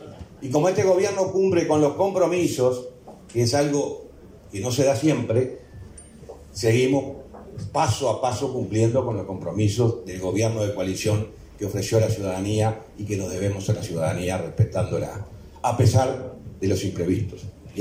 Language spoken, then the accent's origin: Spanish; Uruguay; como uruguayos y como gobernantes